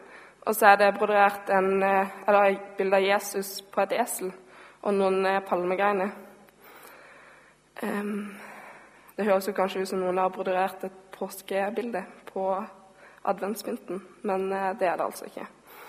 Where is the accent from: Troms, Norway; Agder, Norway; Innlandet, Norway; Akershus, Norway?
Agder, Norway; Mandal; så liker jeg gjerne å begynne hjemme i Mandal. Jeg blir litt sånn unaturlig hjemmekjær når jeg skal preke.